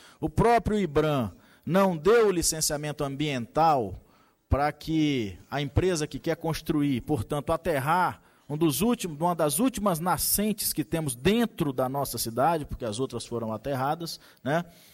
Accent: Northeast Region, Brazil; now in Brasília, Brazil; como nordestinos que migramos e fizemos a nossa vida aqui

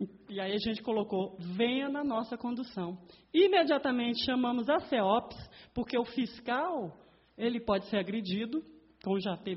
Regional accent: Brasília, Federal District, Brazil; eu digo como nasci em Brasília há 47 anos, então a gente está aqui há muito tempo

